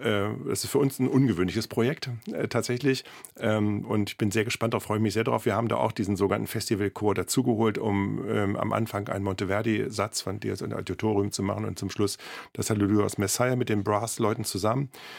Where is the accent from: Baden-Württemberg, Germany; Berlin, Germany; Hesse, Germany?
Berlin, Germany; Also ist für mich als Berliner eine ganz neue Erfahrung gewesen